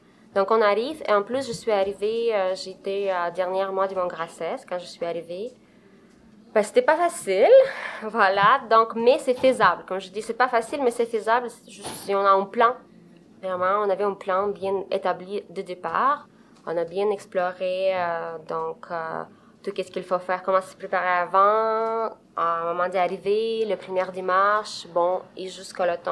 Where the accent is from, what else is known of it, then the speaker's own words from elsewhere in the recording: Moldova; je viens de Moldavie. C'est un petit pays de l'Europe. Personne ne le connaît, mais je vous présente. C'est à côté d'Ukraine, de Roumanie, même de la Russie, c'est pas loin. Donc, mon père est russe, ma mère est moldave.